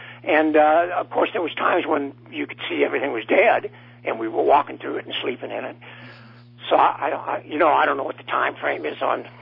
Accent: Omaha, Nebraska, United States; But I know it was damn near empty when we landed in Omaha, my hometown, at 3 in the morning, and there was a blizzard in progress.

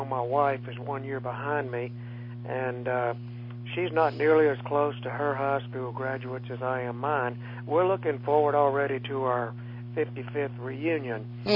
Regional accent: Pine Bluff, Arkansas, United States; born there; I was born in Pine Bluff, Arkansas. I guess back then it was about the third largest city in the state.

